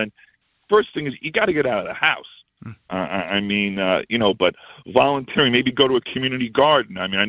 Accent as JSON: {"language": "English", "region": "New York", "country": "United States", "tie": "born or raised there", "lives_now": "Morganville, United States", "said": "I grew up in New York, but I live in New Jersey."}